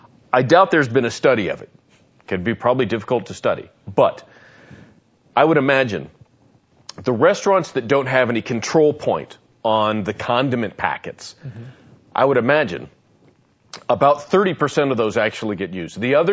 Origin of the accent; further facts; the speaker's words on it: Seattle, Washington, United States; Hey, I was born in Seattle and living there when the Seattle Seahawks became an expansion team, so I'm a Seattle Seahawks fan by default